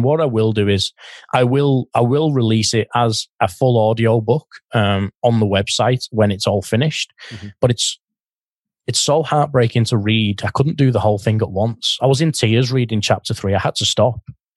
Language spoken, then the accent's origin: English; St Helens, North West England, United Kingdom; moved away as an adult; I'm from England originally, from a very small working class town, St. Helens in England, in the Northwest near Liverpool. And I was traded and I came here at 21 years old.